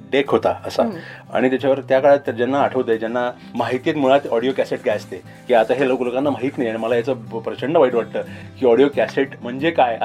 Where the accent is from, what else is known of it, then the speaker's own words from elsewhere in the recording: Pune, Maharashtra, India; शिवाजीनगरला आमचा बंगला होता, विश्वास बंगलो आजोबांच्या नावाने ते तो बंगला त्यांनी बांधला होता 1960 साली. आणि माझा जन्म तिथे झाला, माझ्या वडिलांचा बालपण तिथे गेलं आणि माझा वाटतं 28 वयापर्यंत मी तिकडे राहत होतो.